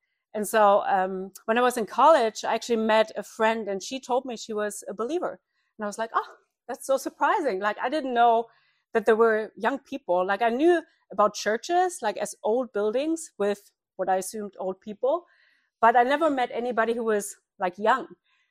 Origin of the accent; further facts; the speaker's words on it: eastern Germany, Germany; English is a second language; I grew up in East Germany, and if you kind of familiar a little bit with the history of Germany, it used to be two separate countries, then reunification in 89, 1989.